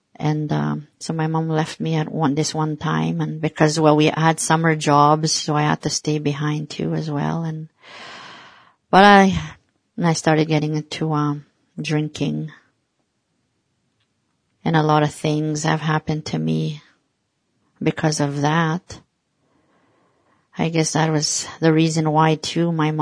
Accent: Birch River, Manitoba, Canada; born there; I'm from Sapatoya Cree Nation, and I live here in Swan River, Manitoba. I was born in Birch River. There were 17 of us in the family.

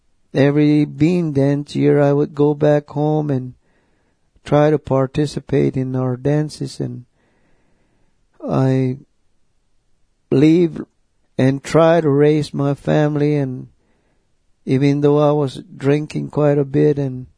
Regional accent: Kykotsmovi, Arizona, United States; born there; I was born on the Hopi Reservation, Kekotsmovi, Arizona, and I belong to the Bear Clan.

